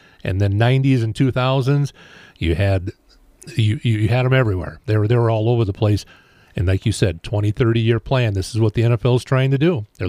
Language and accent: English; Dublin, Leinster, Ireland; I'm from Dublin.